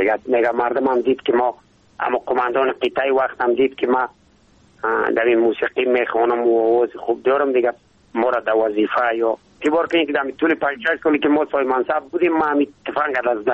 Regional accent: Ishkashim, Badakhshan, Afghanistan; از امو قدیم از بابا و اجداد در ولسوالی اشکاشمی بدخشان ما زاده شدم

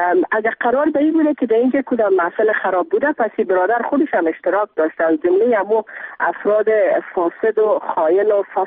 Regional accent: Afghanistan; به عنوان یک افغان درد دیده و یک مادر درد دیده

